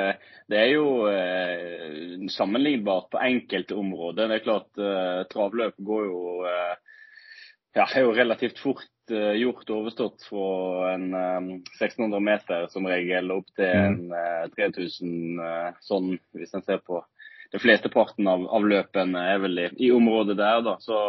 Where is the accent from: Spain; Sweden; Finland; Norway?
Norway; Voss, Vestland; now in Tønsberg, Norway; Jag är född och uppvuxen på Voss. Det är ju en god timmes biltur från rätt väst från Bergen. Rätt öst från Bergen. Så väldigt väldigt fin liten bygd som jag är vuxen upp i, och så nu jeg bor sett i Tønsberg